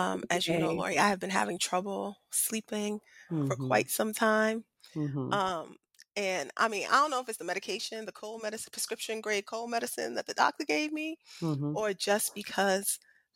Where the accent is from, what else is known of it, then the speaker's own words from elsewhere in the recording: New York, United States; now in Atlanta, United States; I'm from New York and played spades all the time there.